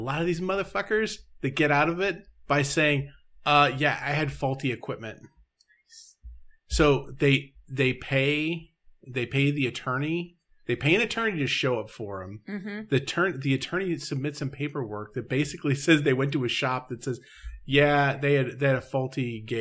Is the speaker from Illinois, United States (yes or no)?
yes; Illinois, United States; am from somewhere else in Illinois.